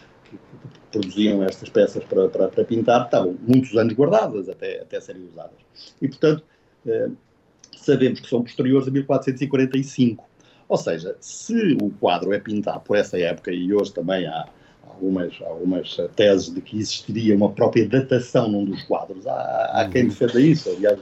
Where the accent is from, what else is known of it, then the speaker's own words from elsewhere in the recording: Beira, Portugal; hoje se calhar já é um termo que não será tão comum como era na minha juventude na Beira